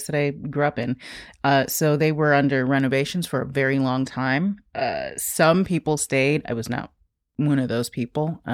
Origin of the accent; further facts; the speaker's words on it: New York City, New York, United States; I grew up in the Chelsea Hotel, which just reopened.